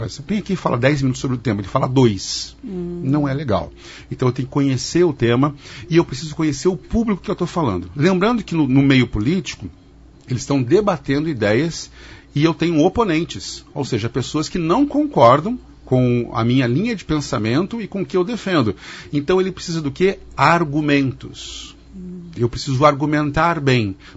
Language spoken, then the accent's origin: Portuguese; Curitiba, Paraná, Brazil; now in Maringá, Brazil; Eu sou curitibano. Moro há 10 anos em Maringá.